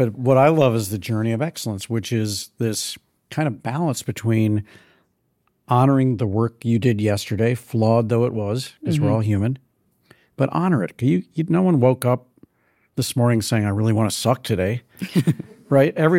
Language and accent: English; St. Louis, Missouri, United States; I know when I was a kid growing up in St. Louis, instead of doing homework, I would go out and, you know, play touch football or street hockey or whatever.